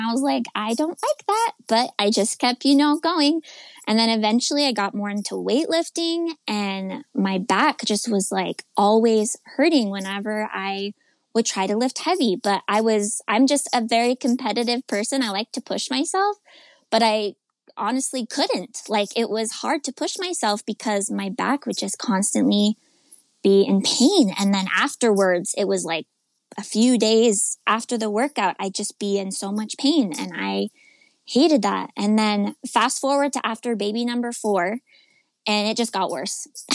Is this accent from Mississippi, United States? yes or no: no; Utah, United States; I'm from Utah. I've been born and raised in Utah, and that's where we are currently still living.